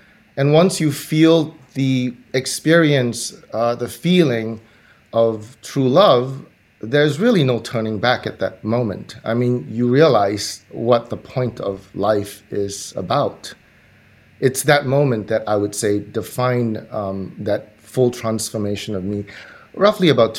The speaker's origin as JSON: {"language": "English", "country": "Singapore", "tie": "born or raised there", "said": "I grew up in Singapore."}